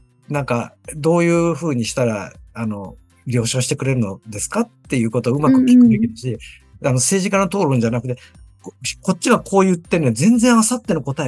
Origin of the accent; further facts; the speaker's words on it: Shizuoka, Japan; これが僕は静岡県人だからじゃなくて、北海道で起こってたとしても、沖縄で起こってたとしても、